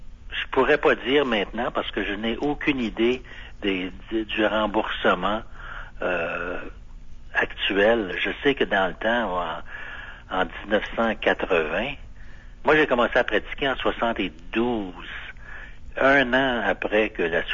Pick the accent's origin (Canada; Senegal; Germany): Canada; Montreal, Quebec; si je dis que je suis de Montréal, les gens disent que ouais, c'est au Canada